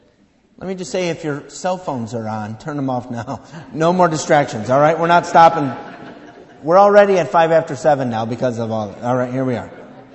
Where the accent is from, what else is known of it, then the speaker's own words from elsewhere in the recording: Buffalo, New York, United States; born there; So I was born in Buffalo, so I would have to travel to Buffalo every year to pay my taxes.